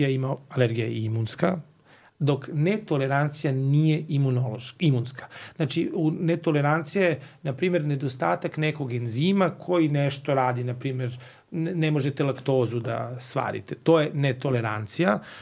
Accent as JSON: {"language": "Serbian", "country": "Serbia", "said": "Mi smo, znate, Srbi, sada ajde neću kažem Srbi, nego generalno ceo ovaj podneblje Balkana, onako smo slavni po tome da volimo da se samo lečimo."}